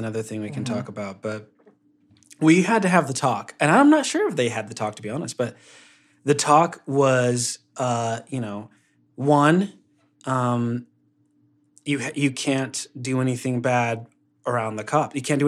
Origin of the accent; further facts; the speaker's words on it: Utah, United States; So when I was a kid growing up in Utah, oh, man